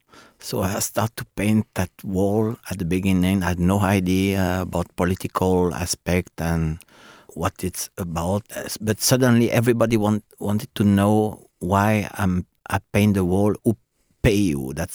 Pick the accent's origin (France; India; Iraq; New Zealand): France; Lyon, Auvergne-Rhône-Alpes; English is a second language; now in Berlin, Delaware, United States; I moved from Lyon to West Berlin because I couldn't find my way in France. I took the one-way ticket to Berlin, so I had no return ticket, so I had to stay there.